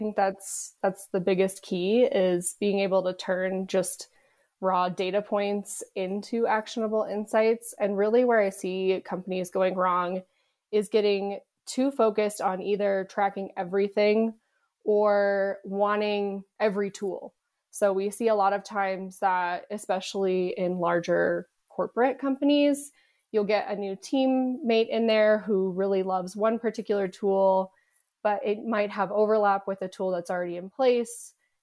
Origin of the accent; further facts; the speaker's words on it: Colorado, United States; I'm from Colorado, born and raised. So love to hear that you love Colorado. I went to CU Boulder, actually. So just can't leave the mountains.